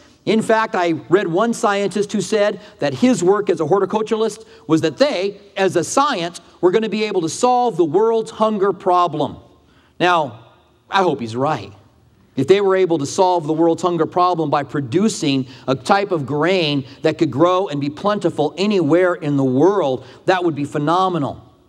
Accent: Albuquerque, New Mexico, United States; now in Tucson, United States; what are you doing having a lawn in Tucson, Arizona? I don't know. I'm from Albuquerque. I just want a piece of that still, I guess.

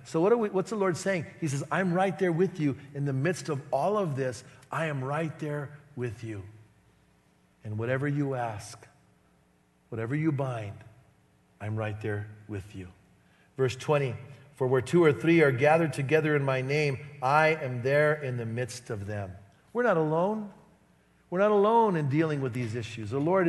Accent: Bernalillo, New Mexico, United States; And I remember one time I was in my hometown, Bernalillo

